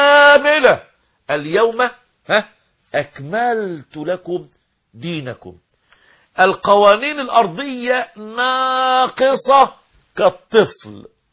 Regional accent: Egypt; عندنا في مصر

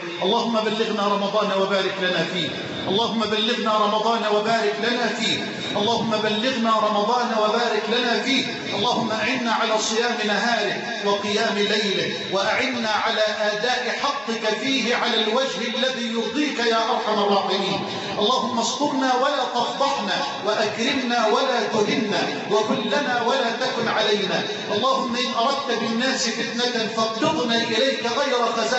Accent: Egypt; بلدنا مصر

